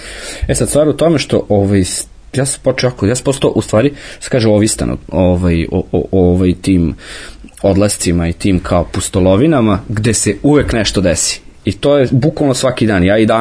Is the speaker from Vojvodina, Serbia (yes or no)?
yes; Novi Sad, Vojvodina, Serbia; Novi Sad, ja sam odrastao na Limanu